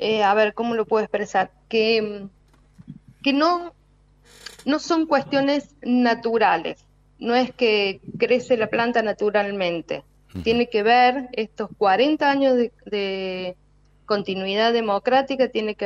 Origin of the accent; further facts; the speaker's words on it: Argentina; la marcha del 24 nos convoca a todos como ciudadanos argentinos en defensa de los derechos humanos